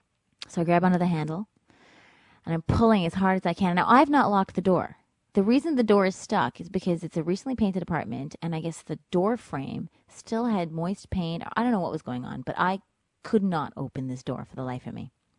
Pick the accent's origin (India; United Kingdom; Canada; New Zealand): Canada; Toronto, Ontario; moved away as an adult; now in New York City, United States; I'm from Toronto, Canada, and I currently live in Greenwich Village, New York City.